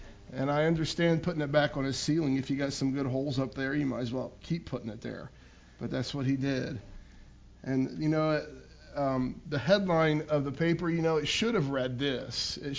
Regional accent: Pickwell, Ohio, United States; In my hometown in Pickwell, Ohio, one year when we were celebrating Christmas

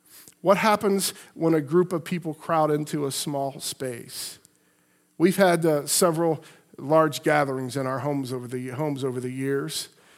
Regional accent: Piqua, Ohio, United States; she's in a nursing home in my hometown of Piqua at the age 95 or 96.

